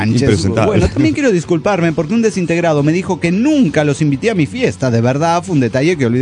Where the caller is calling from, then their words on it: Axochiapan, Morelos, Mexico; de Axo Japan, Morelos, México.